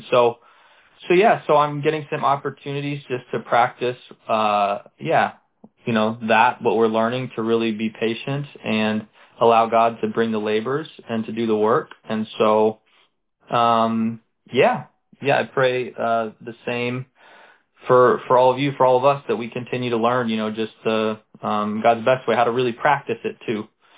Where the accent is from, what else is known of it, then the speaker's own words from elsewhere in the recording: Huntersville, North Carolina, United States; I grew up in Huntersville. I went to school there.